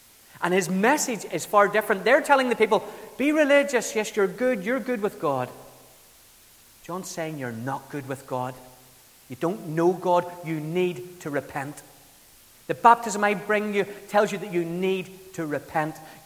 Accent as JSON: {"language": "English", "town": "Kilkenny", "region": "County Kilkenny", "country": "Ireland", "tie": "born or raised there", "said": "Now, I grew up in Kilkenny in the south of Ireland"}